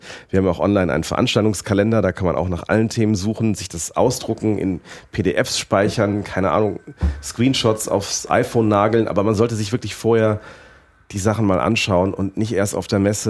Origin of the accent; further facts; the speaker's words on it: Rhineland, Germany; Ich komme aus dem Rheinland